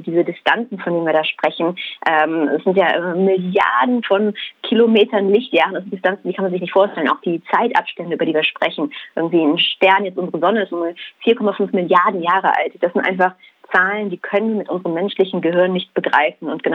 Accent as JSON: {"language": "German", "region": "West Germany", "country": "Germany", "tie": "born or raised there", "said": "Also ich bin ja in Westdeutschland aufgewachsen, das heißt, ich hatte jetzt als Kind zu der Sowjetunion jetzt keinen richtigen Bezug. Wir haben uns dann immer eher nach Westen orientiert, also mein Vater ist auch Engländer."}